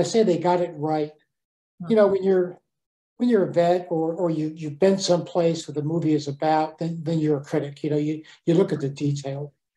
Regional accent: New York, United States; Mel Gibson was born in the same hospital I was and was brought up in my hometown, a small town in New York, for the first 10 years of his life.

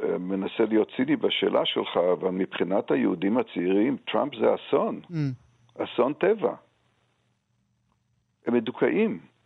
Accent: Haifa, Haifa District, Israel; now in Jerusalem, Israel; של חיפה שאני גדלתי בה

